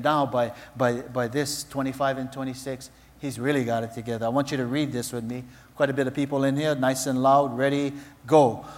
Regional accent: Honolulu, Hawaii, United States; When I was a kid growing up in Palolo Valley, I loved sports, and my dad would always help me out.

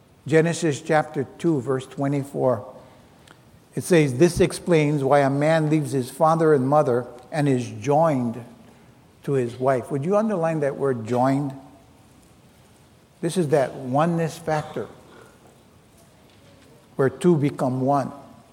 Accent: Hilo, Hawaii, United States; I'm Portuguese. I come from Hilo.

